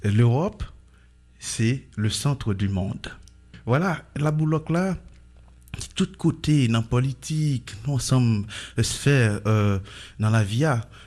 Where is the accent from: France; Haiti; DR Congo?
Haiti; Et ouais, langue créole là, c'est le qui beau sincérité là, en tant qu'haïtien.